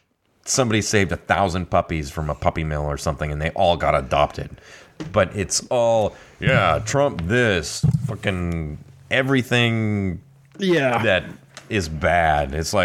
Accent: Idaho, United States; We're from Idaho, remember?

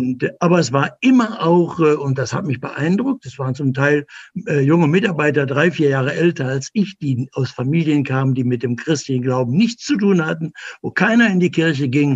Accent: Essen, North Rhine-Westphalia, Germany; Ja, meine Heimatstadt. Dort bin ich geboren, da bin ich aufgewachsen. In den Trümmern von Essen

